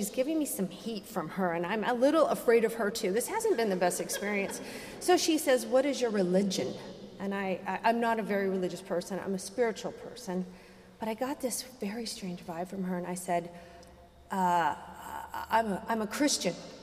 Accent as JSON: {"language": "English", "region": "Idaho", "country": "United States", "tie": "born or raised there", "said": "And also, I grew up in Idaho, and my entire life, when I'd fill out an application or go anywhere, and it says city of birth, state of birth, wherever, I would have to write Idaho."}